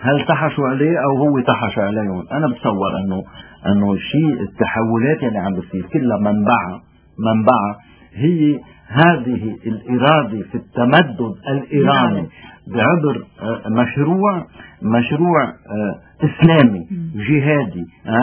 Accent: Lebanon; يعني من هون واحد بده يفهم أنه أنا كلبناني

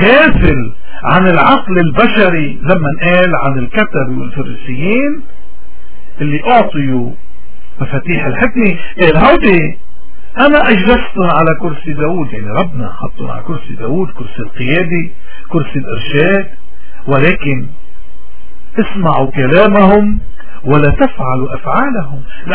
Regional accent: Lebanon; شو مشكلتنا اليوم نحن كلبنانيين تحديدا؟

